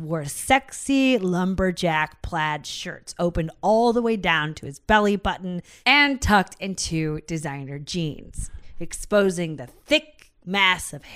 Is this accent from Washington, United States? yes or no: yes; Seattle, Washington, United States; We grew up in Seattle. I've never seen one in my life.